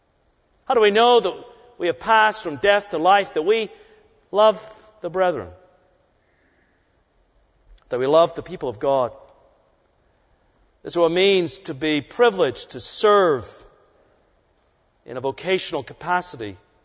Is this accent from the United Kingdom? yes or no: yes; England, United Kingdom; I grew up in England in the late 1950s, early 1960s